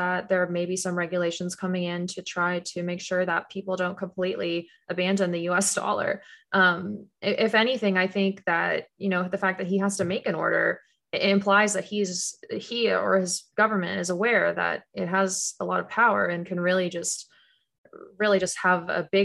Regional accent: Canada; now in United States; I grew up in Canada, and our dollar does not go as far as the US dollar

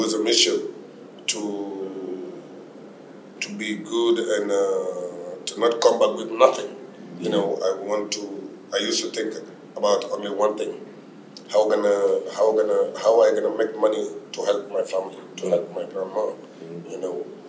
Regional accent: Senegal; English is a second language; I come from Senegal. I'm born in Senegal.

